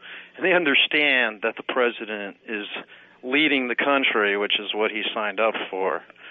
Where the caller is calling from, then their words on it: Providence, Rhode Island, United States; Hey, we're just calling from Thayer Street here in Providence, the home of Brown University.